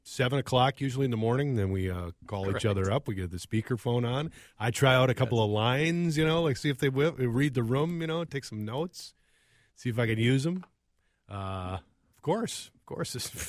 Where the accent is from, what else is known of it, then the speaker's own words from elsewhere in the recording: South St. Paul, Minnesota, United States; I mean, I grew up in South St. Paul, and you stink.